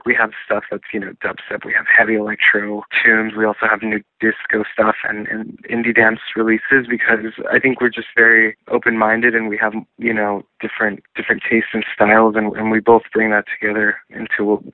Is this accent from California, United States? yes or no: yes; Duarte, California, United States; also born or lived in Arcadia; the party scene where I grew up in Duarte and then moved to Arcadia, which is like really close to Pasadena in the San Gabriel Valley, which is like LA County, but it's like a suburb